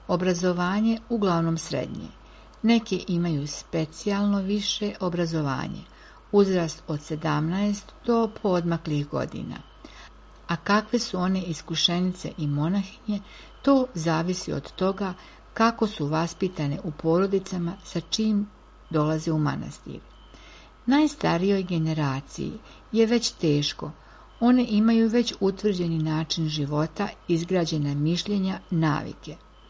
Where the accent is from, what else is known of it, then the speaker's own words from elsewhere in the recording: Volgograd, Volgograd Oblast, Russia; Rođena sam u Staljingradu, današnjem Volgogradu. Detinjstvo sam provela tamo u posljeratnom periodu.